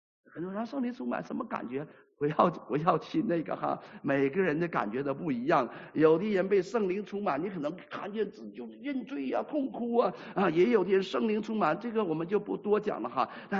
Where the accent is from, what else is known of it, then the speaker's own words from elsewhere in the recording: Shenyang, Liaoning, China; 以前我一说我是沈阳人